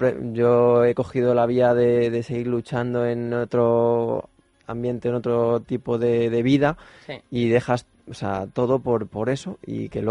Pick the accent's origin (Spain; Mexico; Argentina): Spain; Me duele decirlo, que soy español y me cuesta mucho asimilarlo